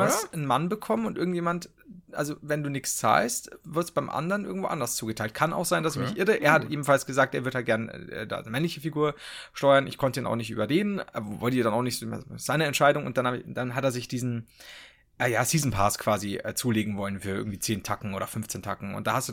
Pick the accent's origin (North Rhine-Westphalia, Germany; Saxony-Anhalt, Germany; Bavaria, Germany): Bavaria, Germany; Regensburg; Ja, wir kommen aus Regensburg, ne? Ich komme aus Regensburg.